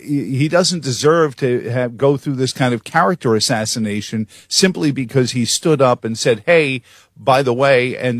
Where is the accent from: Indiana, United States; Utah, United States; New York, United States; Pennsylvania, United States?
New York, United States; New York City; I like to think I'm abundantly polite, but I grew up in New York City.